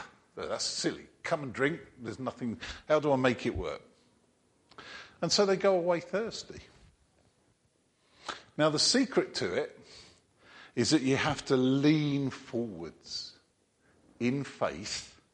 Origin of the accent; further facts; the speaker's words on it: England, United Kingdom; We're English. Gets above 20 degrees, we're melting.